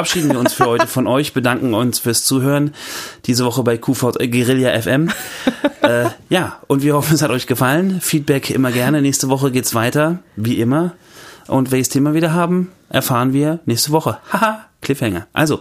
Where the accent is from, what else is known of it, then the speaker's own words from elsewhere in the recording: Germany; Gut, bevor wir als Deutsche jetzt von Petra noch zum herzlichsten Volk der Welt gekürt werden